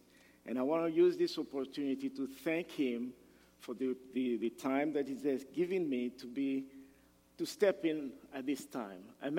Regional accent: DR Congo; moved away as an adult; also born or lived in Moscow, Russia; We came from Moscow, Russia. And of course, you're going to ask yourself, there are no black people in Russia. But I came from the Democratic Republic of the Congo, and I went to Russia to study.

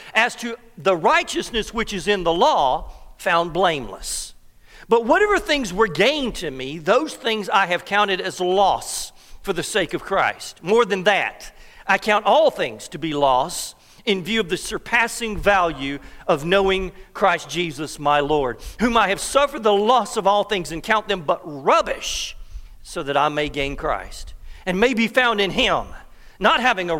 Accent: Eastman, Georgia, United States; now in Loganville, United States; I'm originally from Georgia, down in South Eastman.

